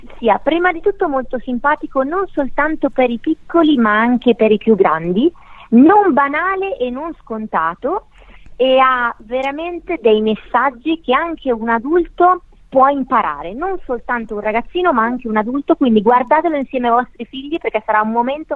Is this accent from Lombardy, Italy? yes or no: yes; Lombardy, Italy; accent: Milanese; mi hanno voluto lasciare il mio accento, come puoi sentire, un po' milanese per non snaturarmi